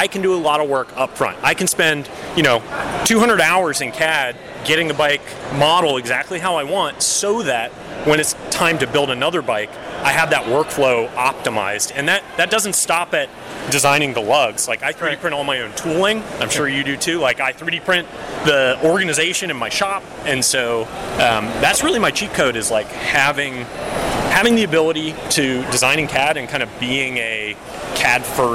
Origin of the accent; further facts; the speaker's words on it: North Carolina, United States; Yeah, I grew up in it. You know, I'm from North Carolina.